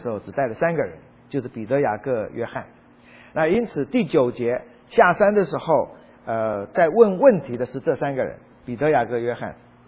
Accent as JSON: {"language": "Chinese", "country": "China"}